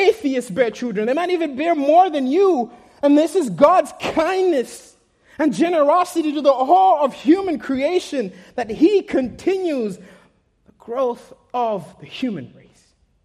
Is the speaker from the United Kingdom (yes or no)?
yes; United Kingdom; I'm from the British side of the English.